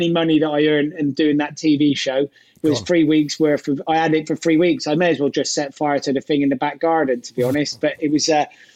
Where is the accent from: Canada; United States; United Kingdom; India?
United Kingdom; Gloucester, South West England; I grew up in Gloucester, but my dad was from southeast London, heading out towards Beckenham in Kent, that kind of area. That's where him and his family were from.